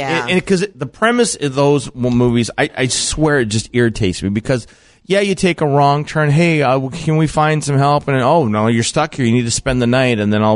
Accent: South Dakota, United States; growing up in South Dakota, some of the nationwide trends for style of dress and things like that, it took a while to get to my hometown.

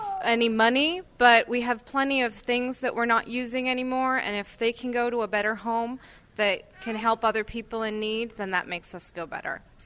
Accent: Federal Hill, Maryland, United States; Federal Hill.

